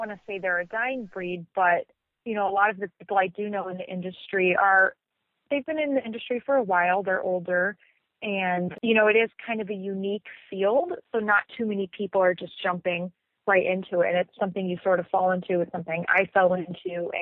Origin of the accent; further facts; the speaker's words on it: Midwest, United States; now in Los Angeles, United States; I first got into the personal care industry when I moved to Los Angeles from the Midwest.